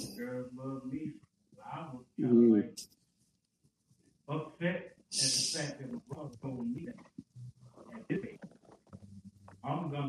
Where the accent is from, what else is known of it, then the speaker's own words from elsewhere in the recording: Mississippi, United States; He's a little bitty guy, but I'm from Mississippi. So Mississippi is always going to get picked on no matter